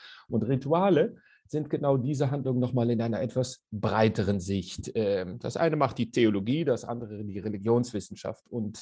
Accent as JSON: {"language": "German", "town": "Kranenburg", "region": "North Rhine-Westphalia", "country": "Germany", "tie": "born or raised there", "lives_now": "Belgium", "said": "ich bin im Grenzgebiet am Niederrhein zu den Niederlanden groß geworden, in Kranburg. Dann irgendwann in Nimwegen an der dortigen Uni zum Theologiestudium gelandet."}